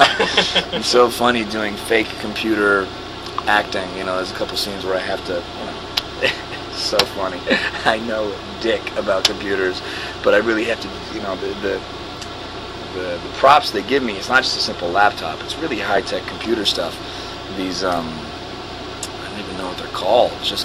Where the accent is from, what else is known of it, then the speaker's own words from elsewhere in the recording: Boston, Massachusetts, United States; I mean, I'm not built for the heat. You know what I mean? I'm from Boston.